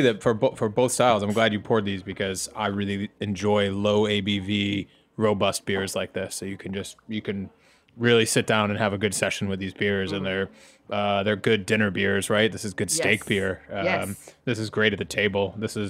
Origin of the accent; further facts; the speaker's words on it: United States; what I notice, and maybe because I'm American, I just notice when I'm in London, a lot of American style IPA everywhere.